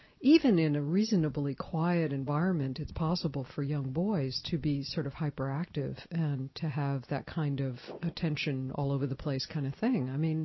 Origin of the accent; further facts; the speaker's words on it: Brooklyn, New York, United States; Incidentally, I'm from Brooklyn. But not when it was the way it is where it is now. It was very Jewish when I was there.